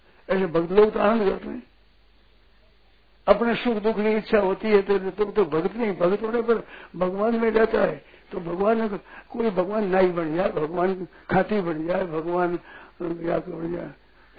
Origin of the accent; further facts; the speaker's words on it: Rajasthan, India; हम मारवाड़ी लोग जानते हैं जो खेलते थे ना बालू से रेते से